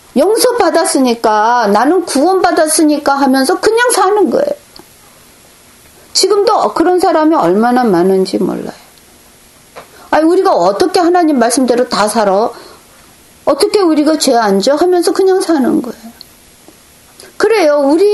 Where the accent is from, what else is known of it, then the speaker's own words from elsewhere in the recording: South Korea; 저는 또 한국 사람이기도 하잖아요.